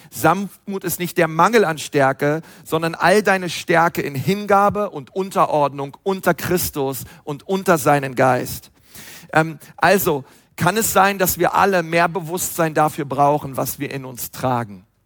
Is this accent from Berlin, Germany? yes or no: yes; Berlin, Germany; ich bin ja Berliner, ich kann auch wie ein Berliner reden, aber mache ich nicht, weil ich bin ja Missionar im Frankenland. Jetzt müsste ich eigentlich Fränkisch reden, kann ich aber auch nicht.